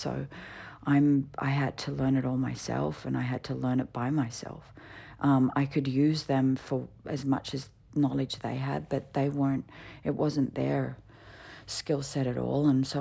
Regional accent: United States; born there; I was born on American soil, but my parents are both Australian.

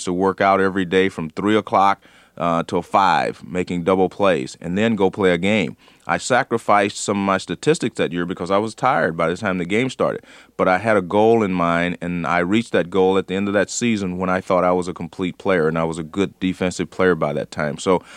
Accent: California, United States; born or raised there

